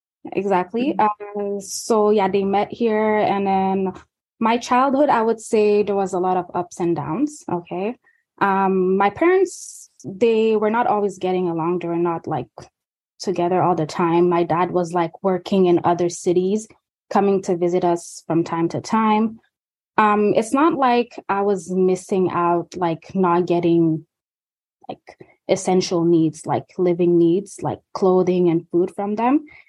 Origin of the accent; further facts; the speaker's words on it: Toronto, Ontario, Canada; also born or lived in Montreal; I was born in Montreal and raised in Toronto from Guinean parents.